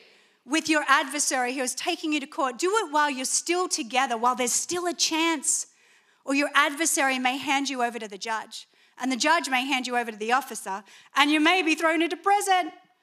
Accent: Australia; as an Australian, because we were born apologizing, sorry, sorry, sorry, sorry

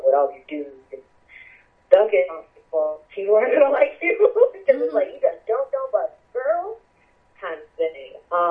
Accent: Chicago, Illinois, United States; And most of the songs were just songs about me growing up on the South Side

